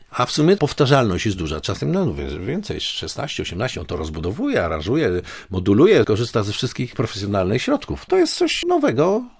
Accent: Wałbrzych, Lower Silesian Voivodeship, Poland; born there; Sam się urodziłem w Wałbrzychu.

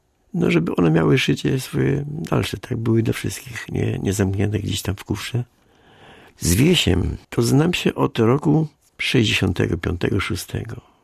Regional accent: Greater Poland Voivodeship, Poland; I ja jestem wielkopolaninem. Oczywiście tęsknię za tymi swoimi stronami, zresztą akurat uroczymi, bo to jest Żerkowska Szwajcaria. Prosna, Lutynia, Warta.

